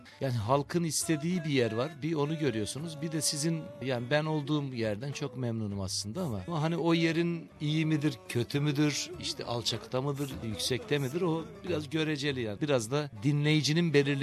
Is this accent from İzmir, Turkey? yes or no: yes; İzmir, Turkey; also born or lived in Tercan; Tabii ben Erzincan Tercan'da doğdum ben. Oranın bir köyünde, Beykonak köyünde. Tabii İzmir'e göç ben 6-7 yaşındayken oldu.